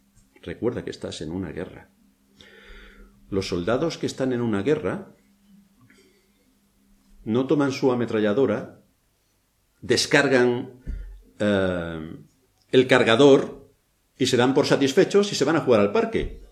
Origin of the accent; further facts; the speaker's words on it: Spain; Igual que mi conducta puede demostrar que soy español